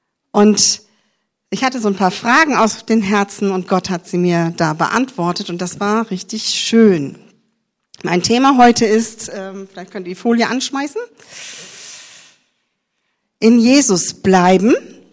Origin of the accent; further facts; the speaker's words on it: Neumünster, Schleswig-Holstein, Germany; zwischen 28 und 29 Jahren war ich in der Pfalz, war ich dem Norden abtrünnig, weil ich bin ja Schleswig-Holsteinerin, ich bin in Neumünster geboren.